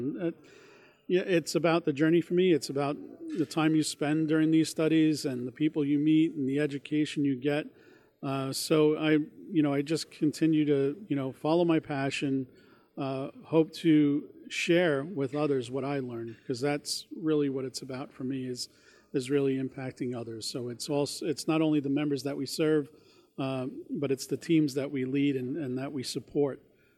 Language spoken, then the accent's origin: English; Floral Park, New York, United States; I grew up in Floral Park, New York, in Long Island.